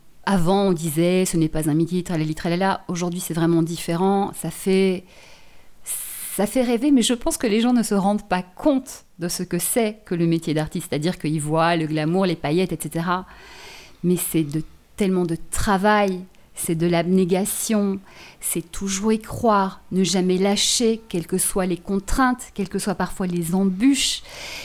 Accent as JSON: {"language": "French", "country": "Belgium", "tie": "born or raised there", "said": "J'étais en Belgique, hein, j'ai grandi en Belgique"}